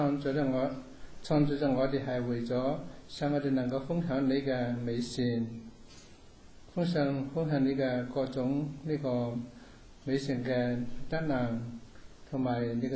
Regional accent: China; 我哋中国有一句话叫做人之初，性本善，系嘛？我哋中国人都话性系本来都系善嘅。

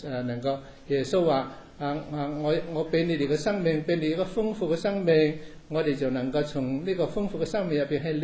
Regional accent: China; 我哋中国有一句话叫做人之初，性本善，系嘛？我哋中国人都话性系本来都系善嘅。

